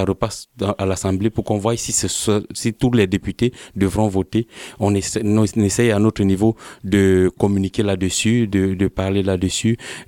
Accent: Cameroon; Curieusement, moi je suis Camerounais

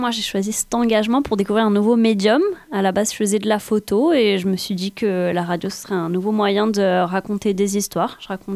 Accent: Montpellier, Occitanie, France; also born or lived in Kenya; je suis née au Kenya, mais ça je m'en souviens. Pas vraiment, c'est juste là où on vivait quand j'étais petite. Mais je suis originaire de Montpellier quand même, on a quand même pas mal bougé.

